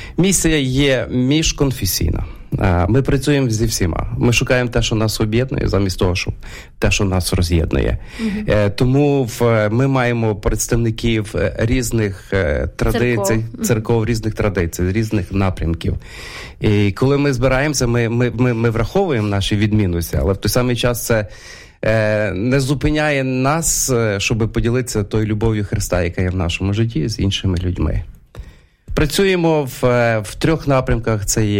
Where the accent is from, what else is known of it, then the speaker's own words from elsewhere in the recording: Ternopil, Ternopil Oblast, Ukraine; я корінний тернополянин, родився тут, mm-hmm. виріс на бульварі, так що ці всі місця тут навколо, вони є рідні для мене. Так. Mm-hmm. І я виростав в християнській сім'ї, це євангельська традиція